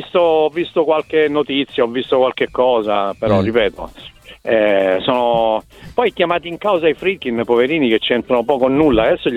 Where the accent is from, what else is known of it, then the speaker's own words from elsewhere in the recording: Calabria, Italy; i miei nonni, a patto che ve ne freghi qualcosa, erano di quei paterni, erano di Gioiosa Ionica, io sono calabrese.